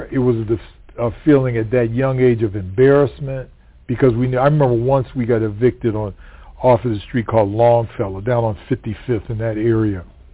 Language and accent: English; Pittsburgh, Pennsylvania, United States; born there; I was born in Cleveland. Mm-hmm. I'm in Pittsburgh, rather.